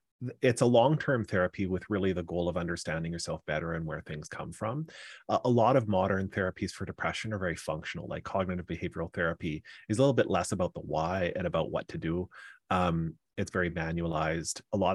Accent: Canada; I'm a Canadian

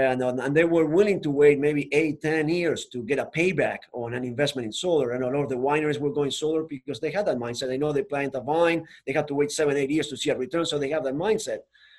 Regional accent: Argentina; So I'm from Argentina, the bottom of the continent.

